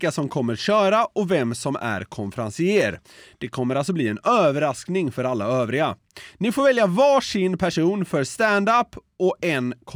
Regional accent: Ludvika, Dalarna County, Sweden; I min hemstad Ludvika har man renoverat våran idrottshall

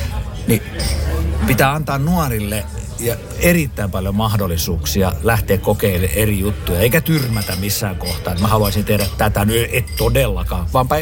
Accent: Turku, Southwest Finland, Finland; Kyllä mä sanon, että mä olen turkulainen.

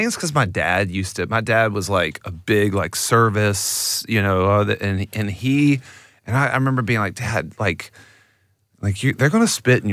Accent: Augusta, Georgia, United States; I grew up in Augusta, Georgia, which is the home

